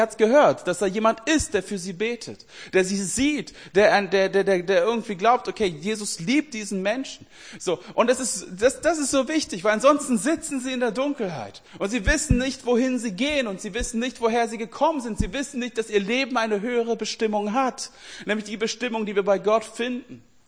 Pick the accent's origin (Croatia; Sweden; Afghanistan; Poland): Sweden; Ihr wisst ja, ich komme aus Schweden.